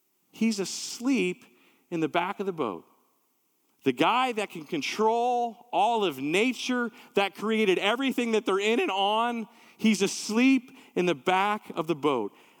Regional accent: Texas, United States; I'm a kid from Texas, right? I grew up on boats. My dad loved to fish, and we water skied as a family growing up, and we came from like Lake Texoma and Lake Ray Hubbard, these big, gigantic lakes, right?

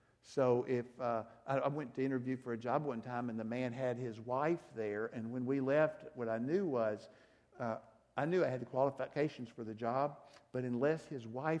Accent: Arkansas, United States; not just because we came from Arkansas to bring y'all something

